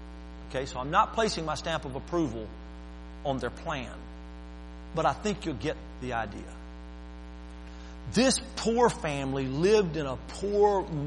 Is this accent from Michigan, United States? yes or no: no; Alabama, United States; born there; Lord, I know I was born in Alabama, but please.